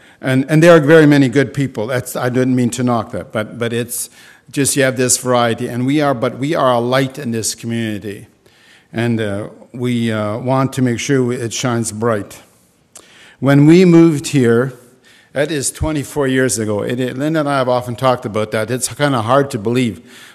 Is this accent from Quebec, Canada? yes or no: no; Winkler, Manitoba, Canada; Linda and I come from the Winkler area